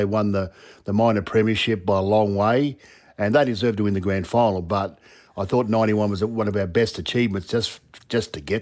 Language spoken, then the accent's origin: English; Bundaberg, Queensland, Australia; born there; He was a captain coach or coach in those regional areas out near Monto, and I was born in Bundaberg and all those sort of places.